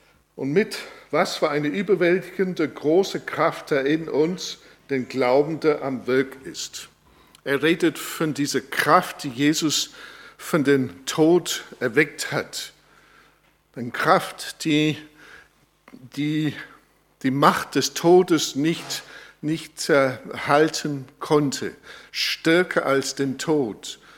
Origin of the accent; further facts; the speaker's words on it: England, United Kingdom; Als Engländer habe ich etwas mehr Zugang zu diesem Gedanken König.